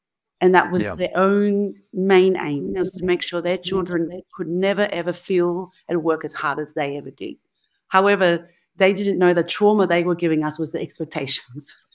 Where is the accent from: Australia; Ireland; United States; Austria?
Australia; Springvale, Victoria; So it's essentially based in the town that I'm from, Springvale.